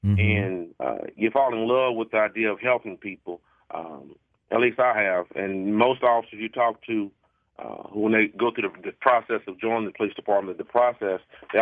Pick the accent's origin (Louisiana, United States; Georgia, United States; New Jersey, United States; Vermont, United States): Louisiana, United States; Baton Rouge; I saw stuff happening in my community. Growing up in Baton Rouge